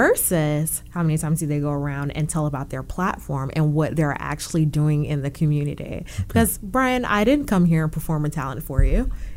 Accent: Jacksonville, Florida, United States; While I do love Tallahassee, I have a greater love for my hometown, Jacksonville.

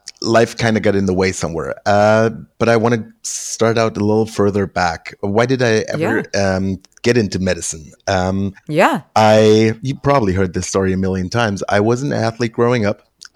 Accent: Berlin, Germany; born and raised in Berlin, Germany.

